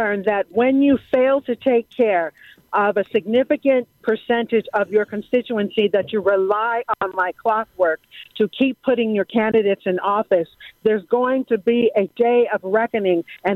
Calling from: Buffalo, New York, United States; by the way. I'm calling you from Buffalo.

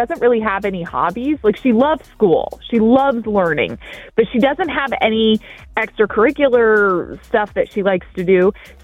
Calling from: Bel Air, United States; from Bel Air.

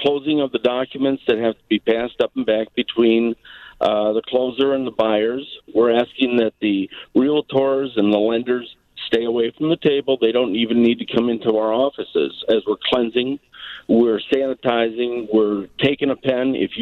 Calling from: Kenosha, Wisconsin, United States; I'm calling from Kenosha, Wisconsin.

